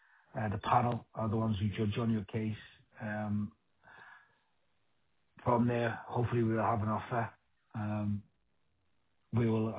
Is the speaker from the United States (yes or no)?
no; North West England, United Kingdom; accent: Scouse; You know what, James, all my life, people have been asking me to repeat myself because of my Scouse accent.